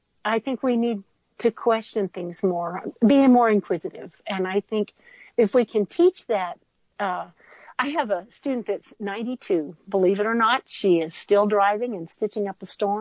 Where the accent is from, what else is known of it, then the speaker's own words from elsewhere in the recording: Texas, United States; also born or lived in North Carolina; Listen, I grew up in Texas, but I lived in North Carolina for a while, and I didn't have any friends. I didn't know anybody when I got there.